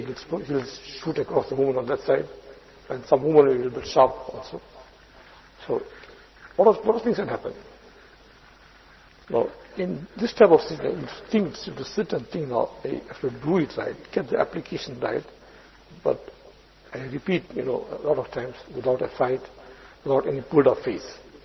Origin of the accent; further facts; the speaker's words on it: India; When I came from India, 79 Sutta, right?